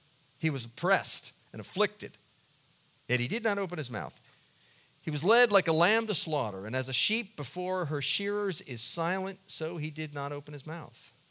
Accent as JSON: {"language": "English", "town": "Baltimore", "region": "Maryland", "country": "United States", "tie": "born or raised there", "said": "I grew up in Baltimore City in a rather difficult section of Baltimore. Didn't know it at the time. To me, it was just where I grew up."}